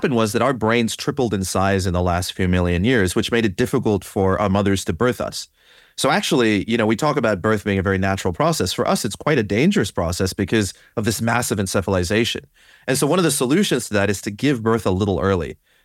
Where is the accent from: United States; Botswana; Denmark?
Botswana; I grew up in Botswana at a time when, you know, Mandela was voted into power.